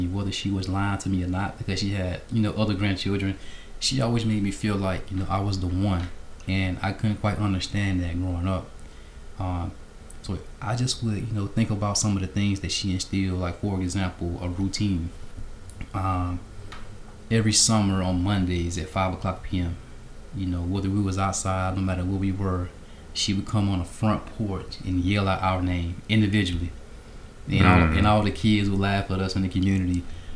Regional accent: Belle Glade, Florida, United States; Well, you know, I'm from Belgrade, Florida, also known to some as Muck City. And, you know, growing up in Belgrade, Florida, is no secret.

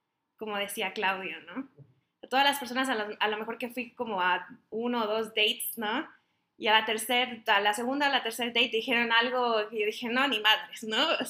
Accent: Mexico; creo que como mexicanos tenemos una buena relación con la muerte, ¿no?

